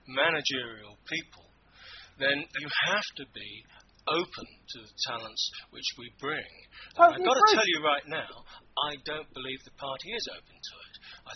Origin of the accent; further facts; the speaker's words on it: London, United Kingdom; I was brought up not very far, probably, from where you were brought up. I mean, I was brought up in South London. But I don't live there now.